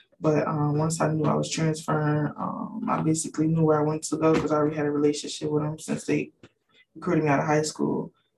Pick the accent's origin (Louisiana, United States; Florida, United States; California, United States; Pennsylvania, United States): Pennsylvania, United States; Philadelphia; now in Raleigh, United States; because I'm from Philly.